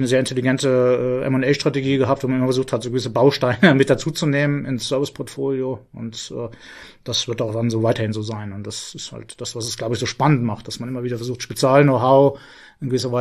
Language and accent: German; Saarland, Germany; ich bin kein Finne, ja. Ich komme aus dem Saarland.